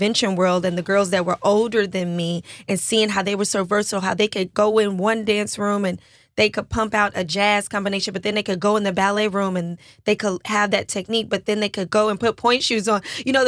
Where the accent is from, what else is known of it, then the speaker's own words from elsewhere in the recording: DeKalb County, Georgia, United States; I grew up right outside the city in DeKalb County. So my school was very mixed.